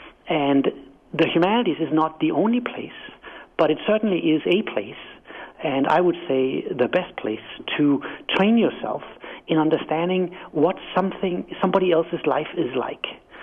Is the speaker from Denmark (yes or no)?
yes; Denmark; accent: quaint; English is a second language; now in United States; as you can hear in my quaint accent, I'm not from America. I'm from Denmark, and when I arrived here a decade ago